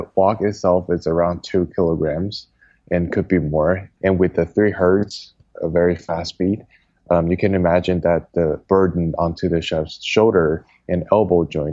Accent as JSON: {"language": "English", "country": "Taiwan", "tie": "born or raised there", "said": "As a kid growing up in Taiwan"}